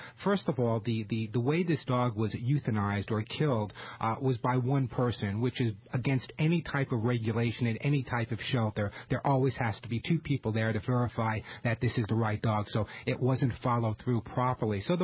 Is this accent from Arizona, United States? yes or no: no; Long Island, New York, United States; On Long Island, where I'm originally from, although you'd never know by my